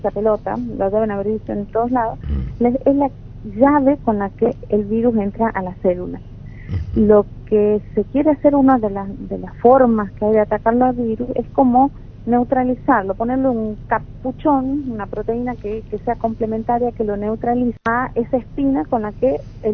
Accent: Aguilar, Tucumán, Argentina; Yo soy de Tucumán, soy de Aguilar.

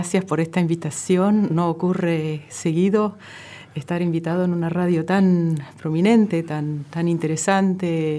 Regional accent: Buenos Aires, Argentina; born there; El resto ya somos nacidos porteños.

